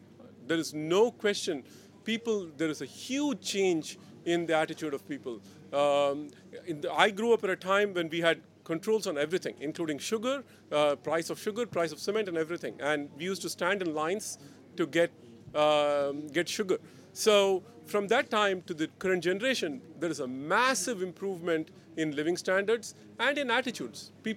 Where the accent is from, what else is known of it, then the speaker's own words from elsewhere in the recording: India; And I come from India, where we practice untrammeled democracy.